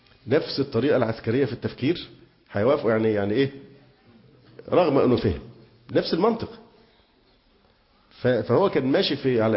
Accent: Egypt; باعتبارنا مصريين ولنا حق المواطنة

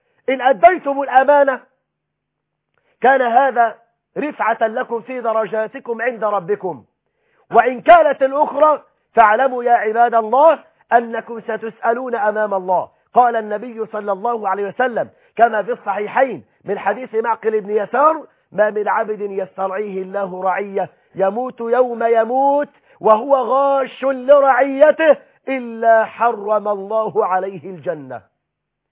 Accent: Egypt

